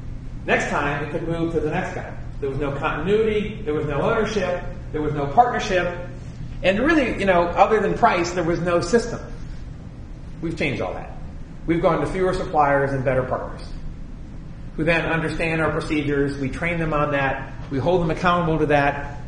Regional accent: Cincinnati, Ohio, United States; I grew up in Cincinnati. I know Southwest Ohio.

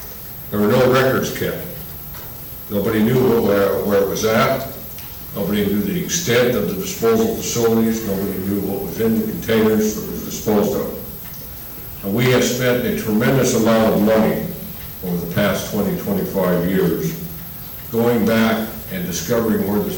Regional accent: Montana, United States; I can remember when I was growing up in Montana

